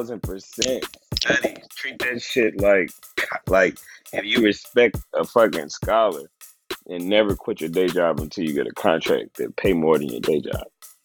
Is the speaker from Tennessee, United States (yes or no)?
yes; Tennessee, United States; I'm from Tennessee, dog.